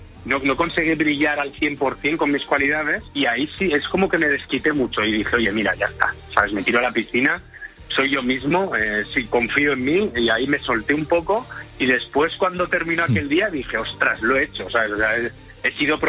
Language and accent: Spanish; Zaragoza, Aragon, Spain; yo soy de Zaragoza, ¿sí?